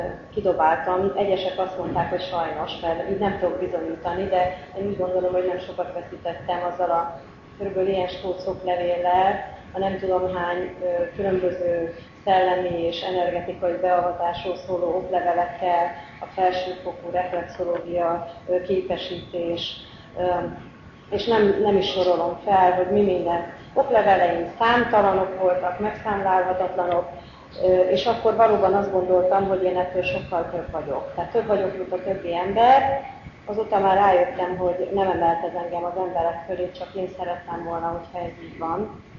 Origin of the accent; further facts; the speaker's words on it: Miskolc, Borsod-Abaúj-Zemplén, Hungary; Miskolcról jöttem